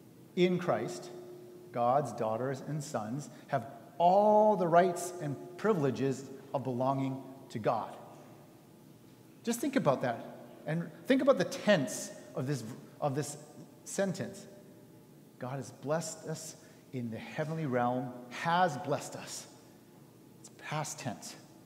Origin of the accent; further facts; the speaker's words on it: Canada; also born or lived in United States; though I was born in America, I've spent most of my life in Canada after our family moved there when I was a toddler. So until I actually became a Canadian citizen as an adult, I was the only one in my family that was considered an immigrant